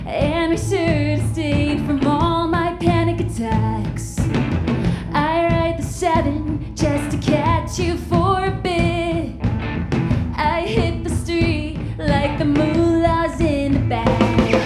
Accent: New York City, New York, United States; This next one is about my hometown, New York City.

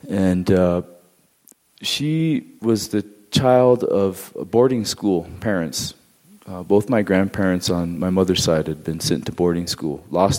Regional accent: Crow Agency, Montana, United States; And I'm from Crow Agency, Montana. Grew up there in the 1970s and 80s when we had three TV stations.

